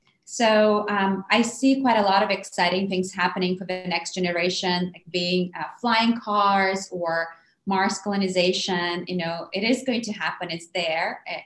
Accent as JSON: {"language": "English", "country": "Moldova", "tie": "born or raised there", "said": "So I was born and raised in Moldova"}